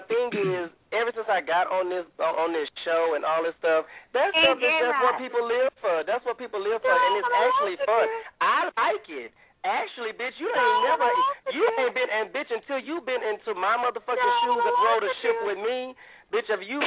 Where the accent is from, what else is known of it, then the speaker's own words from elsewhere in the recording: Texas, United States; bitch, I am from Texas, the number one state for missing persons, bitch.